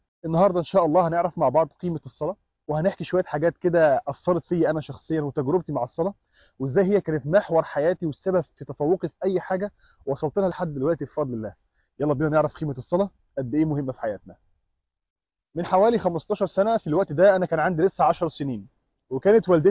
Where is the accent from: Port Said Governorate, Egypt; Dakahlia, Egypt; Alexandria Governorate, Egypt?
Alexandria Governorate, Egypt; Alexandria; في الوقت ده أنا يومها بالليل رحت المسجد عندنا في اسكندرية